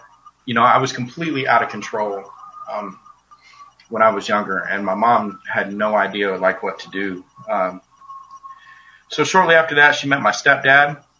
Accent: Savannah, Georgia, United States; born there; I was born in Savannah, Georgia, August 19th, 1980.

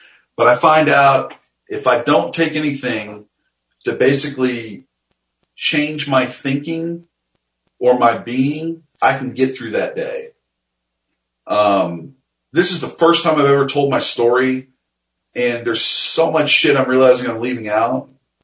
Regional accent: Hillsdale, Michigan, United States; He goes, I'm going to a place called Hillsdale College. And I was like, man, I go, that's where I'm from.

